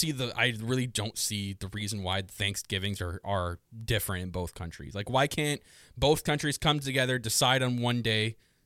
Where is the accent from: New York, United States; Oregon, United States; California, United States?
New York, United States; I'm from New York. I just like saying that.